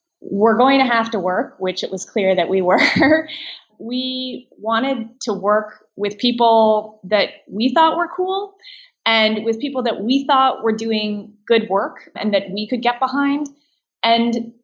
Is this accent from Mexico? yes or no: no; Canada; now in Brooklyn, United States; because I'm a Canadian and in the US I needed a work permit.